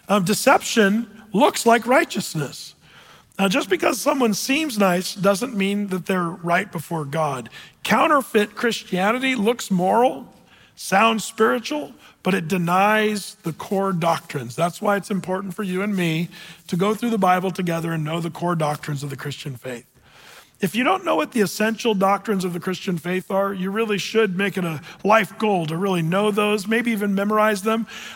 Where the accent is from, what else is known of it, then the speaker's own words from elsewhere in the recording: Applegate, Oregon, United States; Meanwhile, I was sent from Southern Oregon in Applegate, not exactly Lake Oswego. Tell you what, if you know where I'm from in Applegate, it's not a wealthy area, but let's just pretend.